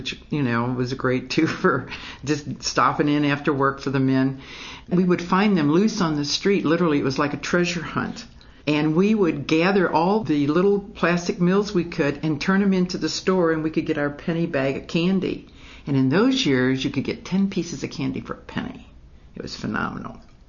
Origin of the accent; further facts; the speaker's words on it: St. Louis, Missouri, United States; I remember that the whole community, I was born and raised in St. Louis.